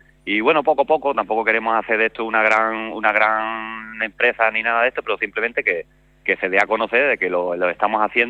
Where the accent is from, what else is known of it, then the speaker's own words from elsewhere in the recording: Pizarra, Andalusia, Spain; nosotros somos de aquí de Pizarra